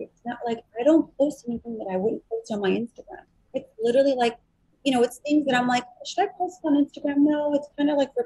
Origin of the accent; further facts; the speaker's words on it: Chicago, Illinois, United States; I'm from Chicago. I'm good for it, but.